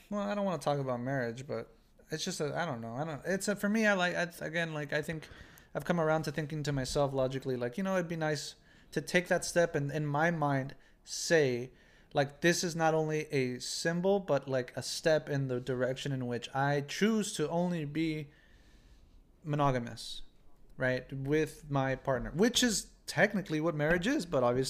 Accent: United States; I'm a man of culture, but I grew up in the States.

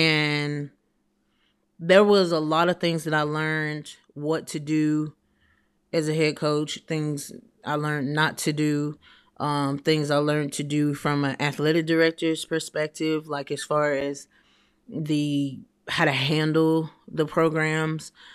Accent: Atlanta, Georgia, United States; I think I'm going to go home because I'm from Atlanta.

